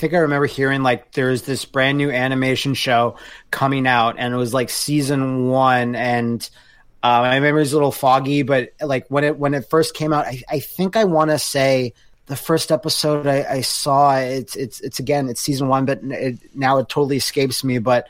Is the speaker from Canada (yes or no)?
yes; Canada; a lot of Simpsons, especially of the mid-90s, are replayed on our channel, CBC, which is as Canadian as it gets.